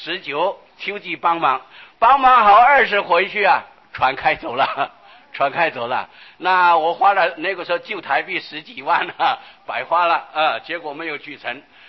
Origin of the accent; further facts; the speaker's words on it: Taiwan; 我们中国人乃至我们台湾人小孩子讲的话呀啊，童言无惧